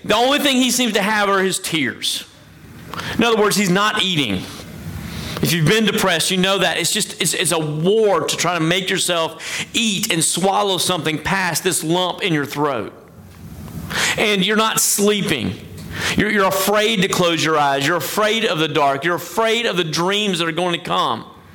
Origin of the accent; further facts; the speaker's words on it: Tennessee, United States; I know that because I'm from Tennessee, right?